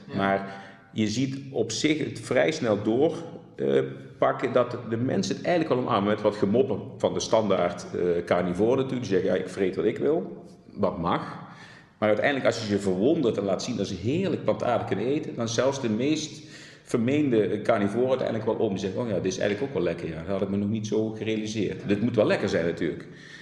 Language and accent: Dutch; North Brabant, Netherlands; Ik kom uit Brabant, dus we zeggen dat iedereen is man.